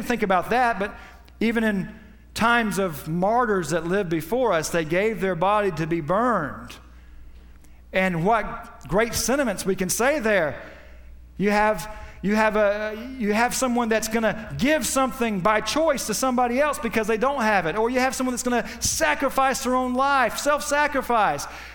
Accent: Winter Haven, Florida, United States; I guess I've been around here my whole life. That's where I was born. I was born in Winter Haven.

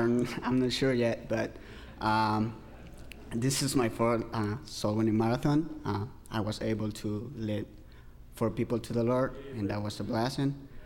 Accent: Honduras; I'm from Honduras.

